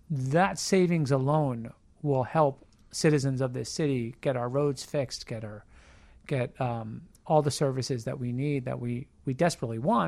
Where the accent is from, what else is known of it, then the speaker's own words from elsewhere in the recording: New York, United States; now in Chicago, United States; I'm originally from New York, yes, sir.